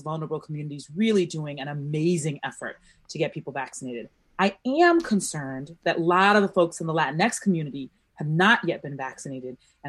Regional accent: Boston, Massachusetts, United States; because I'm from Dorchester, we are one of the more hard hit neighborhoods within Boston

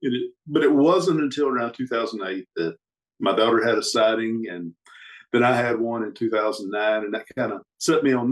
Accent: Arkansas, United States; I'm from Southwest Arkansas. Been here all of my life.

